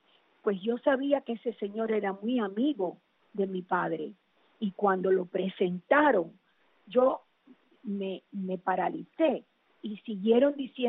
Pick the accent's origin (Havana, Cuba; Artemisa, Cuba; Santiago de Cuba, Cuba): Artemisa, Cuba; desde entonces yo estaba muy interesada en lo que estaba pasando en mi país y en la historia de Cuba.